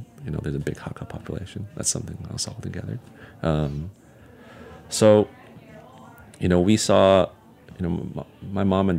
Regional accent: United States; living and growing up in America

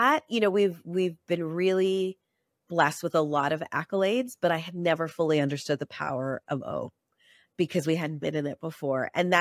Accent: South India, India; I'm South Indian from, you know, Catholic.

